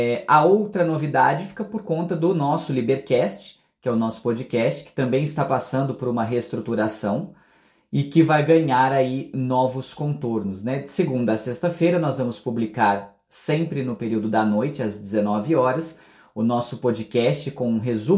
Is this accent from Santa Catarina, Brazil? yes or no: no; Franca, São Paulo, Brazil; born there; O meu berço de nascimento, né, já que eu nasci em Franca